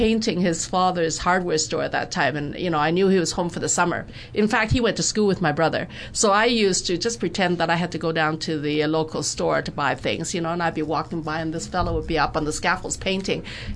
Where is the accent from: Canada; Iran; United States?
Canada; I think first and foremost, I'm Canadian, more so than maybe I'm Chinese